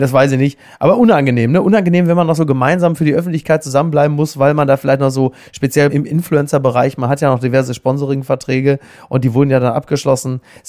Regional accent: Castrop-Rauxel, North Rhine-Westphalia, Germany; wie meine Heimat Castrop-Rauxel

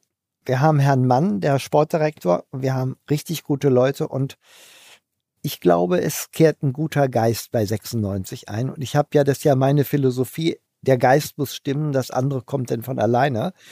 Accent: Hanover, Lower Saxony, Germany; Das ist auch ein bisschen, ich bin Hannoveraner

